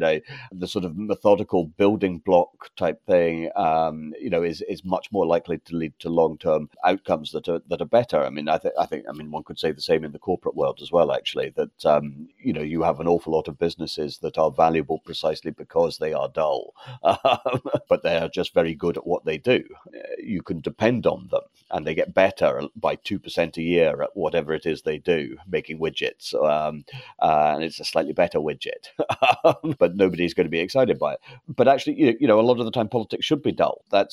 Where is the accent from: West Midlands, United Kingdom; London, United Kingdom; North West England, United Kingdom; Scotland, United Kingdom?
Scotland, United Kingdom; so I happened to be Scottish because that's where I was born and brought up.